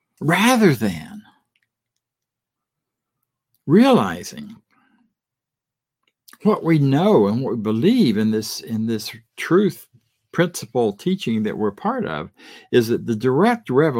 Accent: Florida, United States; I grew up in Florida. We saw boats all the time.

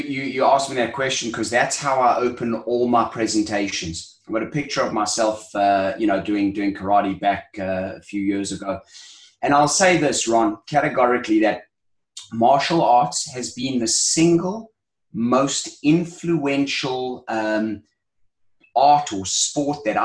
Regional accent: South Africa; I, as a South African

